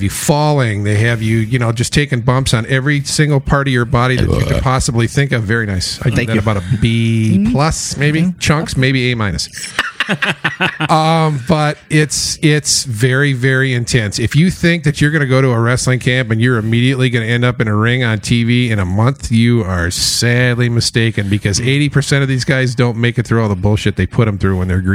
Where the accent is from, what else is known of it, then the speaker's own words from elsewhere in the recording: Ludington, Michigan, United States; I grew up in Ludington, went down to Dallas and spent the summer with my aunt, my uncle, and my two cousins.